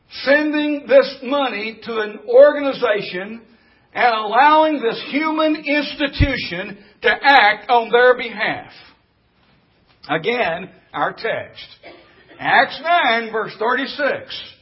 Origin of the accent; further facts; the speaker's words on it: Midland, Arkansas, United States; I grew up in Midland, Arkansas, population 300. When I grew up there, my mother was taking me to this small congregation in Midland.